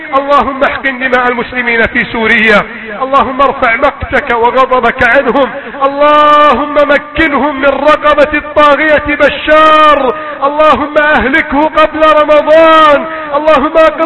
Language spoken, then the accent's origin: Arabic; Egypt